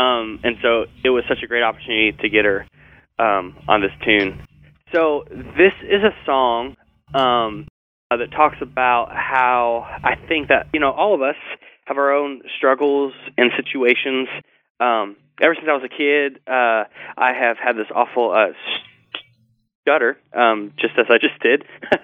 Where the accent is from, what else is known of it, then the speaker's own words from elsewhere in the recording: Punxsutawney, Pennsylvania, United States; moved away as an adult; also born or lived in Kentucky / Anderson, Indiana; So, I was born in Kentucky and grew up, of course, in Punxsutawney, PA, and then moved out to college in Anderson, Indiana.